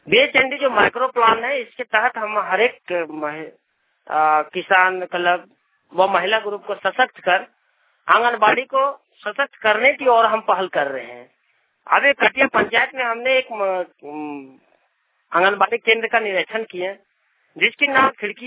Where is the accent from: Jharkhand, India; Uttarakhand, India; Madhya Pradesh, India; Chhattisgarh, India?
Jharkhand, India; Jainagar; प्रखंड समन्वयक जयनगर, जिला कोडरमा के रहने वाला हूँ।